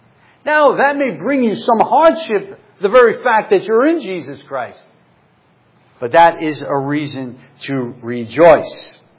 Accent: Brooklyn, New York, United States; I'm originally from Brooklyn, and I've never been on the cyclone.

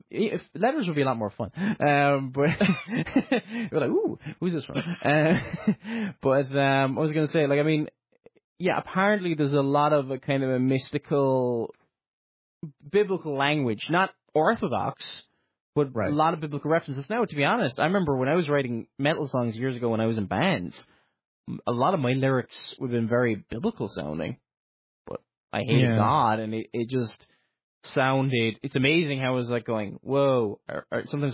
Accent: Ireland; I think I might do something on … like, probably the fact that I'm Irish and all that.

